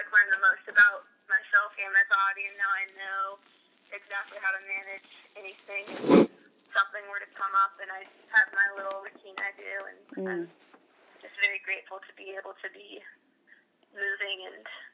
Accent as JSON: {"language": "English", "town": "Portland", "region": "Oregon", "country": "United States", "tie": "born or raised there", "said": "I grew up in Portland, Oregon, played club soccer there, and then I went to the University of Portland."}